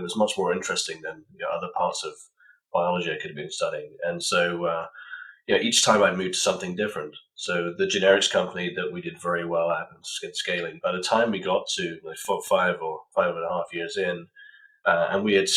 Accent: United Kingdom; moved away as an adult; You can probably tell from my accent, I grew up in the UK and spent the first part of my career there.

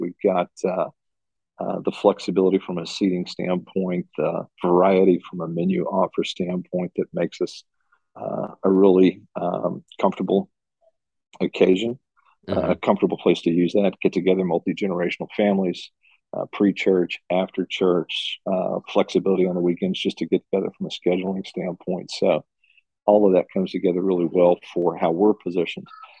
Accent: Dallas, Texas, United States; I think Dallas is going to be a great market for us. It's my hometown, born and raised there.

